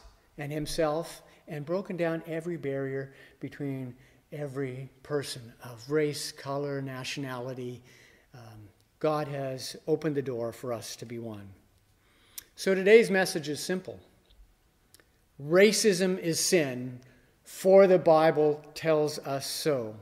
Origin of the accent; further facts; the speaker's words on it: the Prairies, Canada; also born or lived in Vancouver / Southern Ontario; I was born in Vancouver in the 50s, which was a more diverse city, but I moved very early on to the prairies, and then from the prairies to Southern Ontario in the 70s.